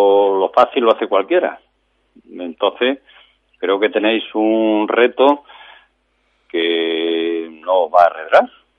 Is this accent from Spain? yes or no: yes; Extremadura, Spain; Por aquí, por mi tierra, es como muy, muy complicado. En Extremadura está todo bastante, bastante, bastante uniforme